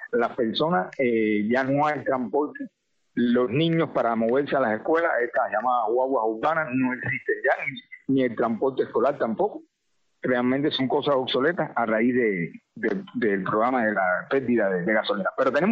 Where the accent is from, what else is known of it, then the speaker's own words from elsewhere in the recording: San Juan y Martínez, Pinar del Río, Cuba; vine a mi pueblo de la ciudad de la Universidad de La Habana, a mi pueblo en San Juan y Martínez.